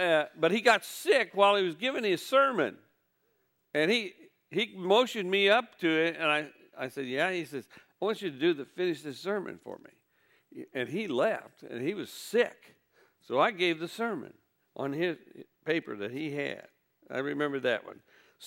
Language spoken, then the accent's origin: English; Illinois, United States; now in Tennessee, United States; I was a Northern Presbyterian since I came from Illinois.